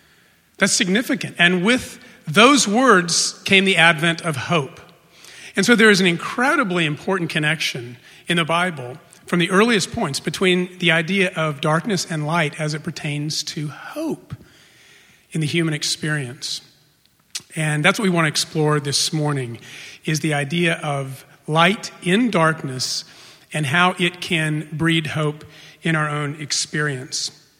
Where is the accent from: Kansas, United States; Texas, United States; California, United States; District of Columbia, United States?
Texas, United States; El Paso; From my earliest memories, I grew up in El Paso, Texas.